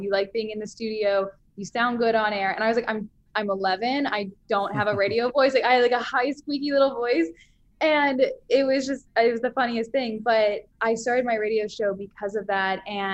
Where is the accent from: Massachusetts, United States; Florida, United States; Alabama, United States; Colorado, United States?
Florida, United States; Daytona Beach; because I'm from Daytona Beach, Florida